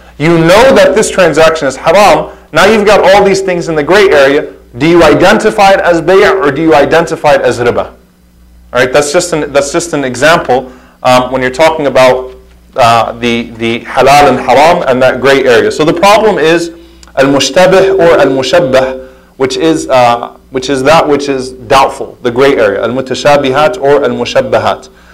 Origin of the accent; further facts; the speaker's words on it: Louisiana, United States; we're in the South, mashallah, I'm from Louisiana, you get all types of stuff served on your plate.